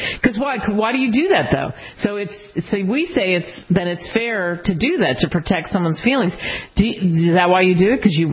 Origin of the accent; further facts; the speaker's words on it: Northeast, United States; since I grew up in the Northeast but lived in all different parts of the country